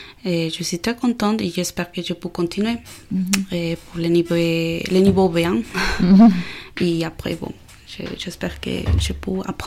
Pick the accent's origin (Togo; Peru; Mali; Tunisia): Peru; French is a second language; now in France; de nationalité péruvienne. Et je suis étudiante de Parole Expression. J'arrive en France depuis un an et demi. Quand j'y arrive, je ne parle pas français.